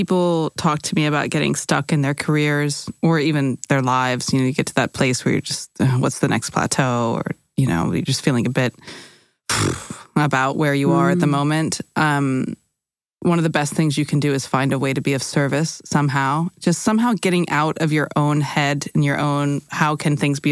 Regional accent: California, United States; also born or lived in Florida / New York; now in London, United Kingdom; we're recording this in London at the moment, but I grew up in America, mostly in California, spent some time also in Florida and New York

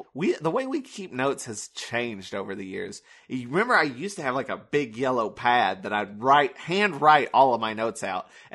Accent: the South, United States; accent: southern; I don't have to say it and be mocked for my southern accent.

